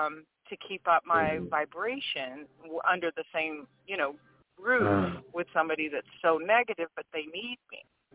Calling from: Louisiana, United States; from Louisiana.

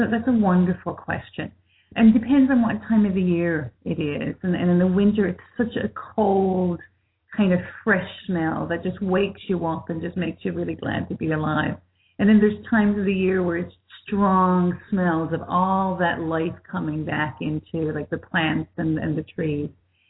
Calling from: Conception Bay South, Newfoundland and Labrador, Canada; I'm calling in from Conception Bay South, Upper Gully, in Newfoundland and Labrador.

